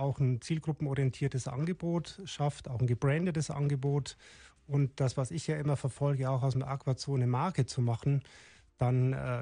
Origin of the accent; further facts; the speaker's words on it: Landau an der Isar, Bavaria, Germany; also born or lived in Landshut; 2 Wochen im Wärmebettchen und dann rüber nach Landau an der Isar, wo ich ja dann ja auch groß geworden bin.